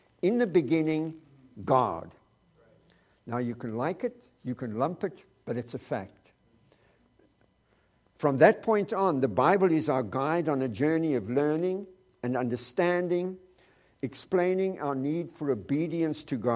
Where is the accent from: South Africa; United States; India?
South Africa; There's something about being a South African.